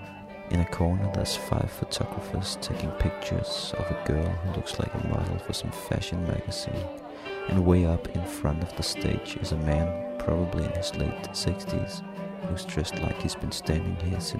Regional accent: Denmark; When she hears I'm from Denmark, she starts a long praise of the Volvo cars

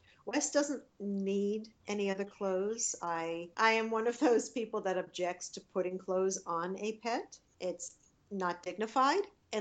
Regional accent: Long Island, New York, United States; He's from Long Island. We're both from Long Island. We actually lived about 20 minutes apart.

